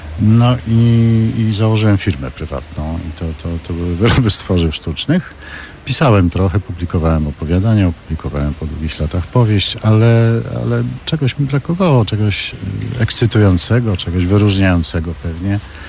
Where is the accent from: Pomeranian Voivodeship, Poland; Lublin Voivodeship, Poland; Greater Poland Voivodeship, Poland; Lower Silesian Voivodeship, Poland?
Pomeranian Voivodeship, Poland; Gdańsk; Urodziłem się w Oliwie i tam się wychowywałem, potem we Brzeszczu, w Dolnym Brzeszczu.